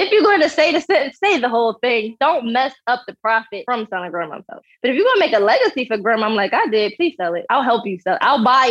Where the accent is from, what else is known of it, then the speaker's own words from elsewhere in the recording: Philadelphia, Pennsylvania, United States; I'm from Philadelphia. I'm a wife, a mom, and a real estate investor.